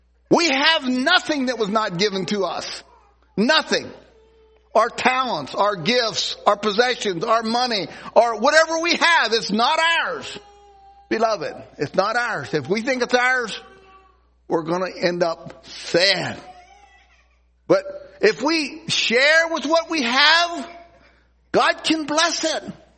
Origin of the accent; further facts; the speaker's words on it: United States; being an American, it's a little hard to know how it works in Costa Rica.